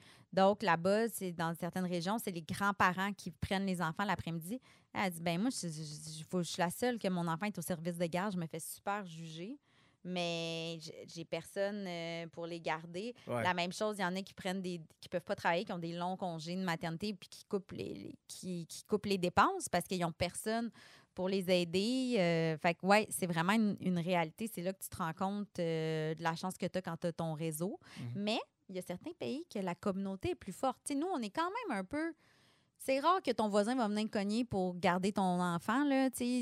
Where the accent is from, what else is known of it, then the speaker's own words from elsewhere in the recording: Mont-Saint-Hilaire, Quebec, Canada; born there; Mais je suis né à Mont-Saint-Hilaire.